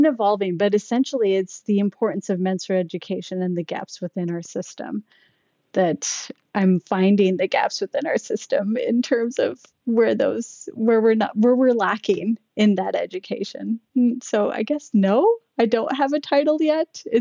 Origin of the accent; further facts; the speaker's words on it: Canada; But, you know, growing up in Canada and, you know, getting my education there, I initially wanted to be a math teacher